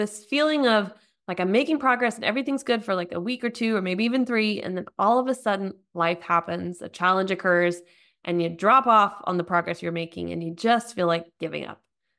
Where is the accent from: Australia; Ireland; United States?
United States; now in Germany; I'm an American living in Germany, mom of three, and married to a fellow entrepreneur.